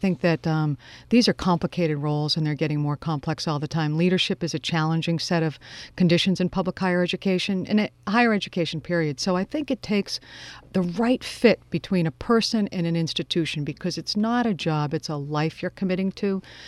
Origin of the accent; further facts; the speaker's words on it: Massachusetts, United States; moved away as an adult; So having had the chance to do it here in Massachusetts, my home state, and now doing it in a state that has a commitment as well to public higher education on a bigger scale.